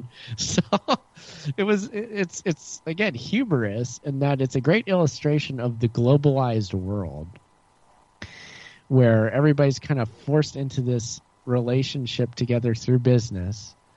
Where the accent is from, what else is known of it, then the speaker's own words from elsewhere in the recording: United States; That's a good thing to know as an American.